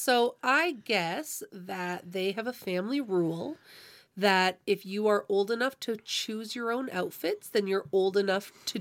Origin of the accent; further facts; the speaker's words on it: Canada; I guess, because we're Canadian, we're polite like that.